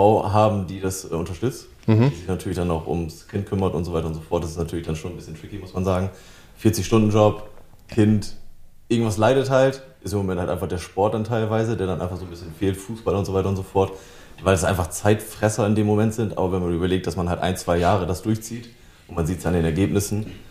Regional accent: Northern Germany, Germany; Wir kommen aus Norddeutschland. Bin 32 Jahre alt.

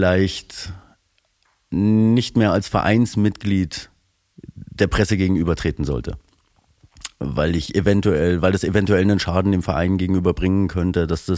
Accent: Sonneberg, Thuringia, Germany; Wie gesagt, gerade bei uns in Sonneberg merkt man das ja.

